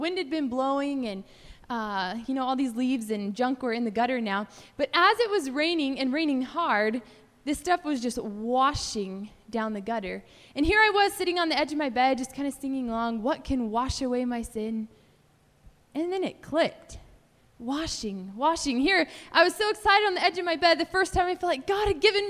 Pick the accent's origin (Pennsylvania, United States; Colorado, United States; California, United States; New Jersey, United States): California, United States; And where I grew up in California, it's a pretty dry area. It doesn't rain a whole lot.